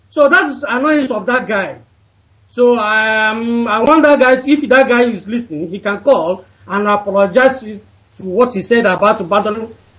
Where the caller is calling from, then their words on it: Bilbao, Basque Country, Spain; I'm calling from Spain, Bilbao.